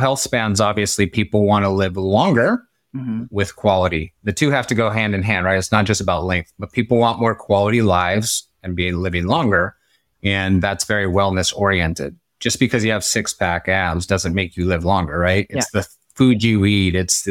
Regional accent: Midwest, United States; also born or lived in Colorado; now in Florida, United States; I grew up in the Midwest, so tornadoes are pretty much always there in the summer

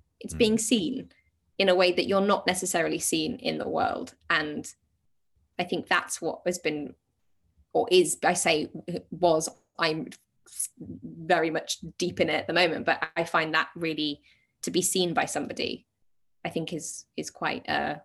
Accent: United Kingdom; we're British

